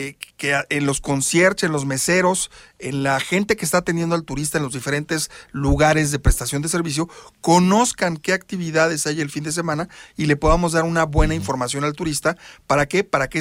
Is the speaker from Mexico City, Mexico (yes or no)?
no; Querétaro, Mexico; Los principales promotores de Querétaro somos los queretanos.